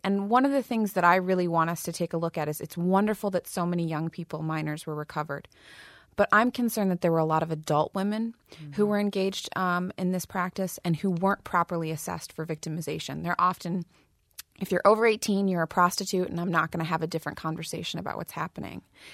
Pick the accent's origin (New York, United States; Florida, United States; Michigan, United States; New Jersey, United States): Michigan, United States; Flint; I was born and raised in Flint, attended the Flint Community Schools